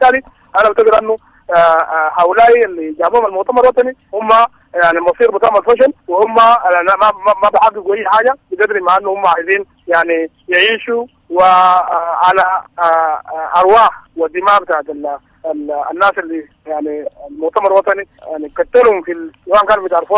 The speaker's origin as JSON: {"language": "Arabic", "country": "Sudan", "said": "نقوم احنا كشعب سوداني"}